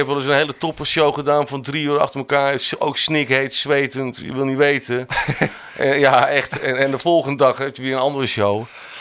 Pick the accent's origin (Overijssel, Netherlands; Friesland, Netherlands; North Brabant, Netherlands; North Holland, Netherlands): North Brabant, Netherlands; Uden; En die jongen komt uit Uden, waar ik ben opgegroeid.